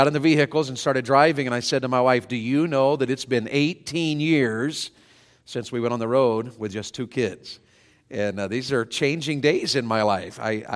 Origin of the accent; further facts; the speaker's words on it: Tennessee, United States; I was raised in Tennessee in a quote-unquote Christian home.